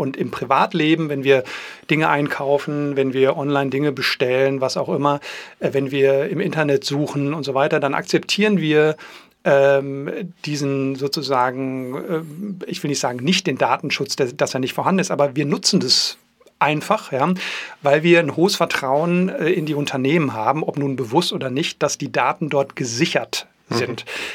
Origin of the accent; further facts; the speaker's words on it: North Rhine-Westphalia, Germany; in meiner Heimatstadt in Westfalen